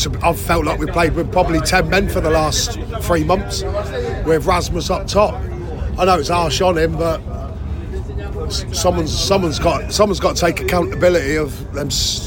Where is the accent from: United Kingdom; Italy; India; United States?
United Kingdom; Portsmouth, South East England; from Portsmouth.